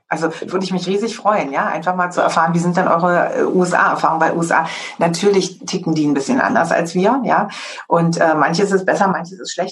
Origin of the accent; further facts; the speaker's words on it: Berlin, Germany; Das freut uns jetzt als Berliner.